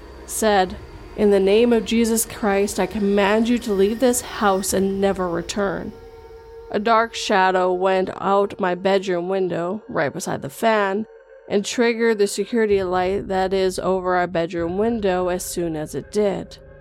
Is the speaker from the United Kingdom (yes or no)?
no; Canada; but I'm also Canadian, not living in an Asian country.